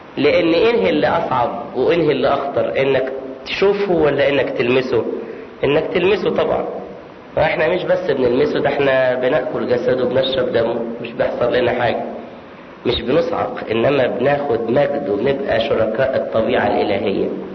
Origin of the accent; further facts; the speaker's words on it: Egypt; او مع الشبان، ما انا مصري